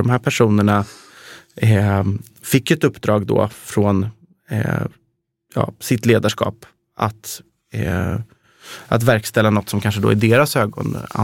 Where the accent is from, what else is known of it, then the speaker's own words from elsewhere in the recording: Stockholm, Stockholm County, Sweden; jag är uppvuxen som sagt i Stockholm och jag har ju vuxit upp liksom i det judiska Stockholm. Jag gick ju i judisk liksom förskola, skola fram tills jag gick upp nian.